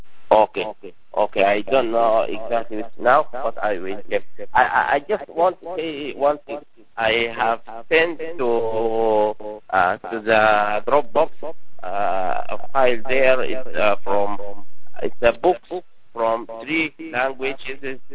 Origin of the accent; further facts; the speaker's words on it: Sudan; from Sudan.